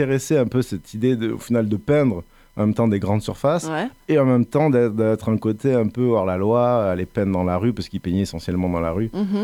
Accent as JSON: {"language": "French", "town": "Montpellier", "region": "Occitanie", "country": "France", "tie": "born or raised there", "said": "J'ai grandi à Montpellier. Ouais. Je suis né donc ici, pas très loin d'ailleurs de ce studio."}